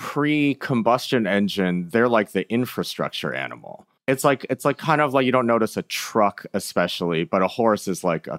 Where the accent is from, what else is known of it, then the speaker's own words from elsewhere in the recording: Michigan, United States; I am from Michigan, so that's not like entirely outside of the realm of possibility.